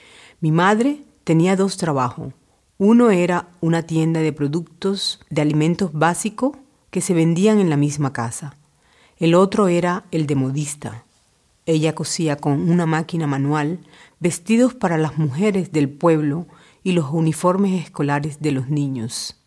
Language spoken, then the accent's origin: Spanish; Bolívar, Colombia; now in Olten, Switzerland; de Colombia. … Tengo 29 años y vengo de Colombia, de un pueblo de pescadores que está cerca de la ciudad de Cartagena. Me casé en Suiza y tengo dos hijos.